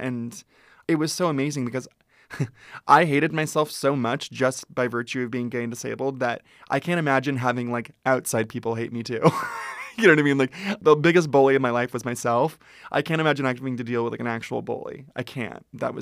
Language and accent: English; Ventura, California, United States; I grew up in Ventura, which is an hour north of here.